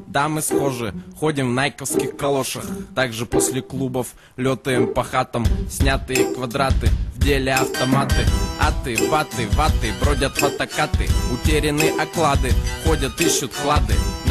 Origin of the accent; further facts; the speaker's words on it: Berezovsk, Russia; Мы из Березовска по поводу хип-хопа.